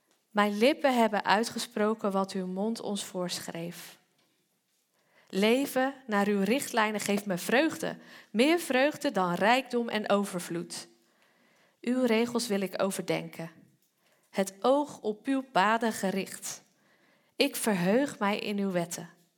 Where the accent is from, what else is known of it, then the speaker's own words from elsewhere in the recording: Netherlands; En ik heb een tijdje in een Oosterse cultuur gewoond. En als Nederlander